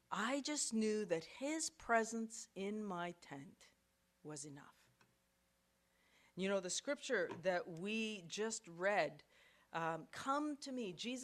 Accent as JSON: {"language": "English", "country": "Ethiopia", "tie": "born or raised there", "said": "So many of you know that I grew up in East Africa, and my parents were missionaries in Ethiopia."}